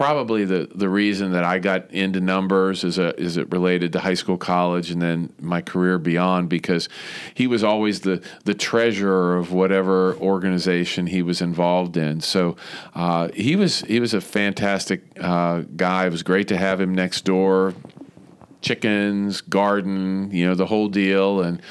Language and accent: English; Center Township, Pennsylvania, United States; But Aliquippa was the town where the major employer was, Jones and Laughlin Steel. My town was just a little north, Center Township, which, it had its own high school and the whole deal, but it was really a suburb of where that biggest